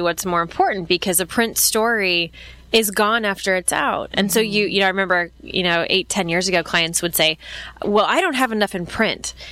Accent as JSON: {"language": "English", "region": "Midwest", "country": "United States", "tie": "born or raised there", "said": "So I come from the Midwest, so I'm a lover of this weather and I'll never leave it. But I spent my childhood in the Midwest"}